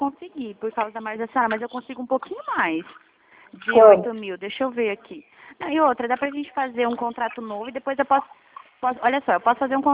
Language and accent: Portuguese; Dourados, Mato Grosso do Sul, Brazil; Dourados.